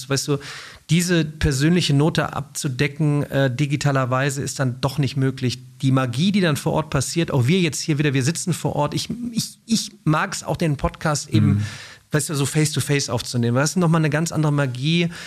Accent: Remscheid, North Rhine-Westphalia, Germany; Ich komme ja praktisch aus dem Dorf. Ne? Also ich bin der Junge aus Remscheid

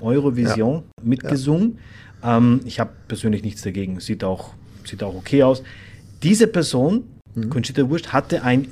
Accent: Austria; bei uns in Österreich

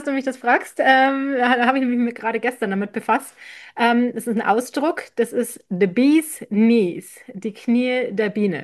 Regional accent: Landshut, Bavaria, Germany; ich komme ja ursprünglich aus Landshut, aus der wunderschönen Stadt in der Nähe von München. Wir sind näher am Münchner Flughafen dran als die Münchner, also um das mal geografisch einzuordnen.

